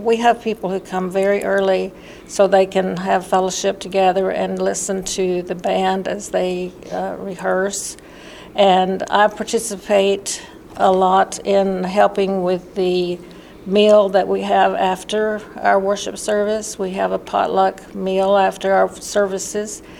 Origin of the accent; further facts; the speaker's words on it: Oklahoma, United States; I was born and raised in Oklahoma, raised on a farm. My parents had a 160-acre farm that I grew up on, and continued to live there until I went to college, so I have a rural background and a farm background.